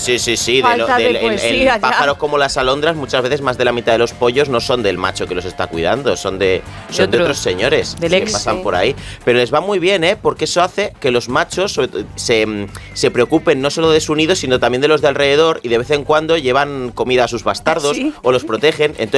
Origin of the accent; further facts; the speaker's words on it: Santander, Cantabria, Spain; now in Madrid, Spain; Soy de Santander, que soy del norte, diría que sí.